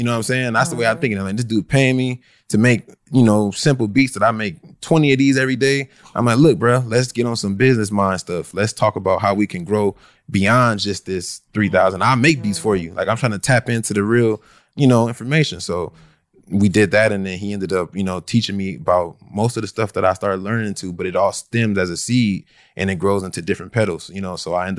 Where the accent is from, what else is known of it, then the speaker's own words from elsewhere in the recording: Compton, California, United States; I'm originally from Compton.